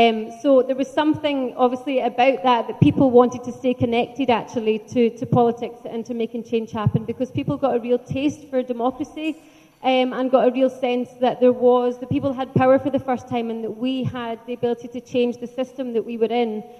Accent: Scotland, United Kingdom; I am Scottish after all, and that's why we make good friends.

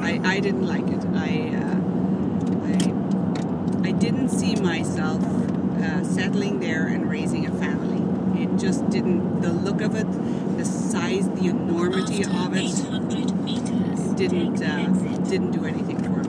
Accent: Limerick, Munster, Ireland; now in United States; So I never use that. I say, oh, I'm from Limerick. And then the focus of the lens of their eyes narrows and they look at you and they say, oh, you're really Irish.

